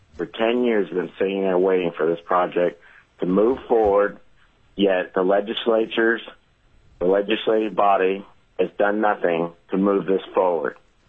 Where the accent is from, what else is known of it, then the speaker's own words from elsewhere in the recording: Wasilla, Alaska, United States; I'm from Wasilla, and I represent myself.